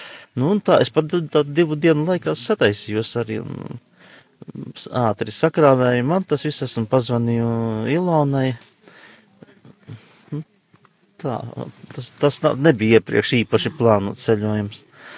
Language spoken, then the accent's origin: Latvian; Gulbene, Gulbene Municipality, Latvia; Es esmu no Gulbenes, es svētākā sakramenta draudzes.